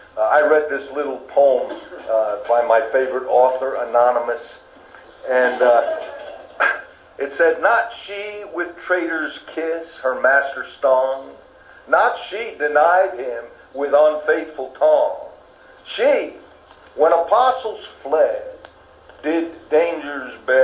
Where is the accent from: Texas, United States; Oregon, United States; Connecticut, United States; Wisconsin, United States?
Connecticut, United States; Waterbury; born there; I was born in Waterbury, Connecticut.